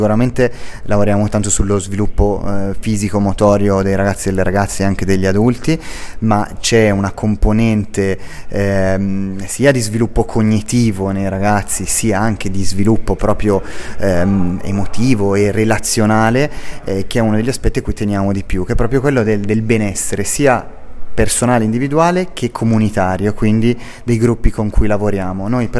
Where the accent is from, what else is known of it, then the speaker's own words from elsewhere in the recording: Milan, Lombardy, Italy; also born or lived in Belgium / France / Spain / Latin America; io non sono senese, come si può sentire dal mio accento, sono un po' più in su, vengo da Milano e sono stato tanto tempo in altri paesi tra Belgio, Francia, Spagna e America Latina